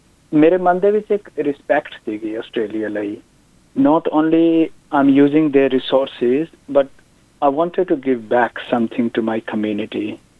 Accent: Chandigarh, India; now in Truganina, Australia; ਉਹ ਤੋਂ ਪਹਿਲਾਂ ਮੈਂ ਰਹਿੰਦਾ ਸੀ ਸਾਊਥ ਈਸਟਰਨ ਸਬਰਬ ਵਿੱਚ ਇਨ ਮੈਲਬਰਨ। ਤੇ ਮੈਂ ਬੈਕਗਰਾਉਂਡ, ਮੈਂ ਚੰਡੀਗੜ੍ਹ ਤੋਂ ਤੇ ਮੈਂ ਮੂਵ ਹੋਇਆ ਸੀ 2007 ਦੇ ਵਿੱਚ ਆਸਟ੍ਰੇਲੀਆ।

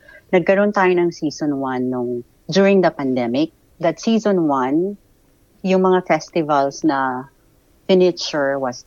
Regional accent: Catbalogan, Samar, Philippines; So, I'm from Katbalogan. The town is Katbalogan. It's Katbalogan City ng province of Samar.

